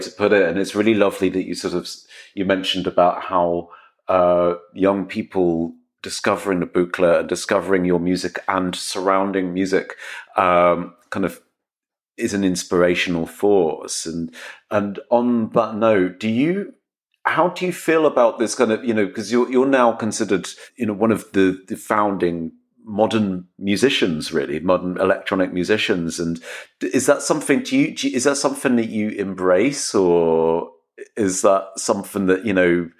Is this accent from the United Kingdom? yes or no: yes; England, United Kingdom; it reminded me as well of me being English as well, of I grew up knowing … music without any credit